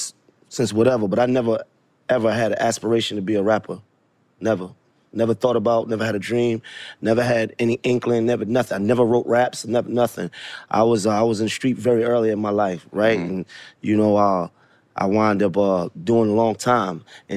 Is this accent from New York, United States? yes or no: yes; Brooklyn, New York, United States; I'm a Knicks fan and Nets fans. I'm from Brooklyn.